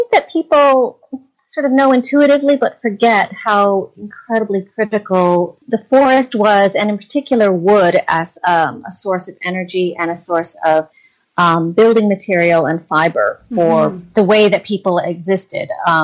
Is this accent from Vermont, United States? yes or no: yes; Vermont, United States; I grew up in Vermont, and I was always interested in people's relationships with the land.